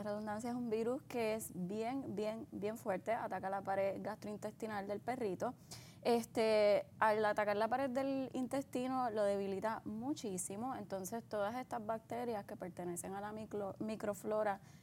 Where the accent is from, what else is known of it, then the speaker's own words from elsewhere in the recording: Caguas, Puerto Rico; now in Aguadilla, Puerto Rico; Sí, de Caguas, pero vivo acá en Aguadilla hace ya como casi 4 años.